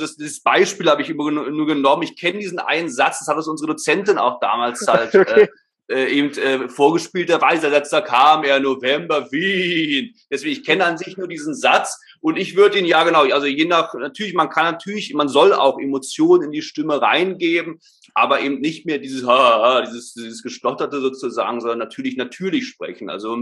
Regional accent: Berlin, Germany; now in Stuttgart, Germany; aufgewachsen bin ich ursprünglich in Berlin. Leben tue ich jetzt, wie gesagt, in Stuttgart.

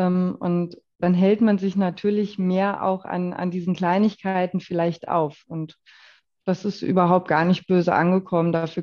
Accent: Hesse, Germany; aber schon in der nordhessischen Region, weil das tatsächlich dann doch auch meine Heimat ist

